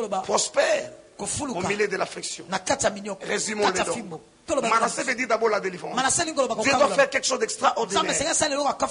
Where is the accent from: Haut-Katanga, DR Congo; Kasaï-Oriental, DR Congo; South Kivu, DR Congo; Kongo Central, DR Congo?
Kasaï-Oriental, DR Congo; Mbuji-Mayi; je viens de Bakwanga, dans le sang de Bakwanga.